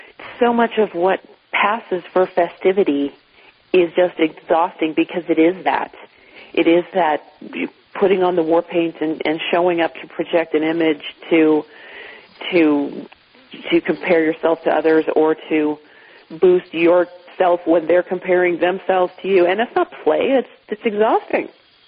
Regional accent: Colorado, United States; I mean, I was young still, and I'm just from Colorado, where I'm like, hi, want to be my friend?

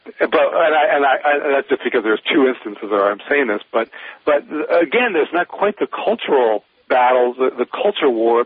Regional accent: Seattle, Washington, United States; I grew up in Seattle area, Pacific Northwest.

